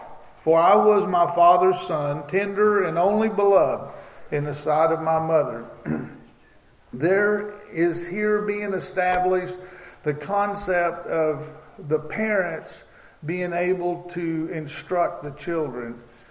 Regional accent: Webb City, Missouri, United States; from Webb City, Missouri.

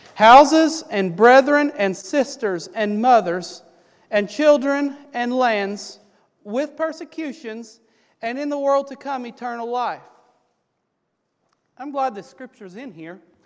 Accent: Kentucky, United States; Anybody that doesn't know me … I'm from Kentucky, and I consider it a great privilege to be here with you.

